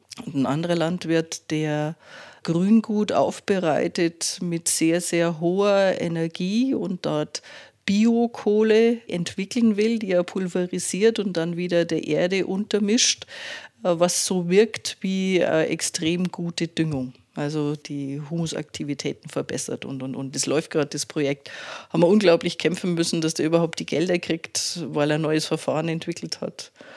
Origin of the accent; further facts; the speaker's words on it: Bavaria, Germany; born there; Ich bin eine gebürtige Oberbayerin, die es nach Niederbayern verschlagen hat.